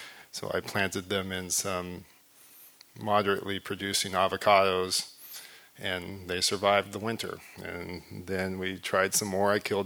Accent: Los Angeles, California, United States; I am from Los Angeles, and I don't have a farming background. And my story starts here in L.A.

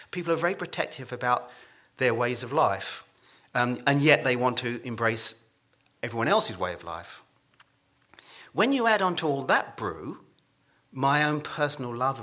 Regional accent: England, United Kingdom; because I'm an Englishman and I'm going to talk about my opinions about the United States.

